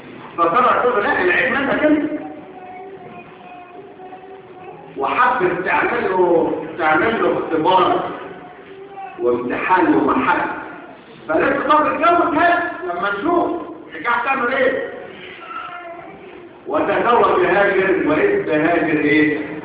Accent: Egypt; هي انا وانت. ما احنا مصريين.

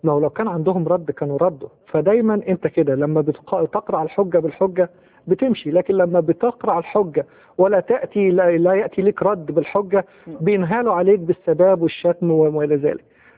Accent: Egypt; وبعتز بمصريتي، عندنا في مصر بنقول

